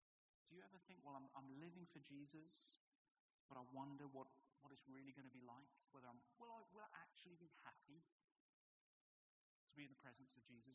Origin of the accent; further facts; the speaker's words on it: United Kingdom; Being British, we've learned not to expect too much.